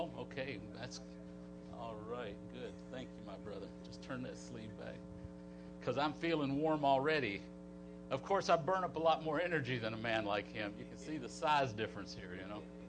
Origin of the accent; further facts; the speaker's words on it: Nutbush, Tennessee, United States; now in Wichita, United States; I was born and raised in Nutbush, Tennessee. Anybody ever hear of Nutbush, Tennessee?